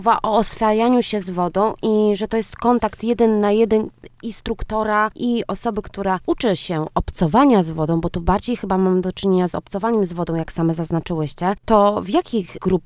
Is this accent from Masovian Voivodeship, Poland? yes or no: no; Olsztyn, Warmian-Masurian Voivodeship, Poland; born there; urodziłam się na Warmii, w przepięknym Olsztynie.